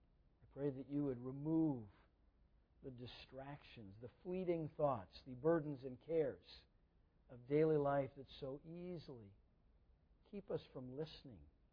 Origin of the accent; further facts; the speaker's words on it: United States; I mean, I'm an American pastor